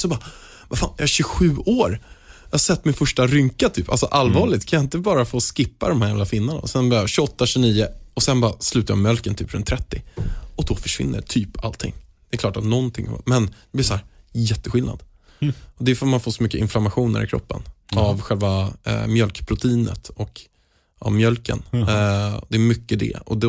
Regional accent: Haninge, Stockholm County, Sweden; jag är uppväxt i Haninge i Vega

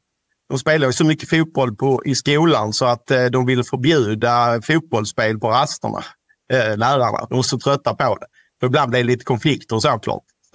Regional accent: Ystad, Skåne, Sweden; Vi kommer ju från Ystad kommun, där spelar man handboll.

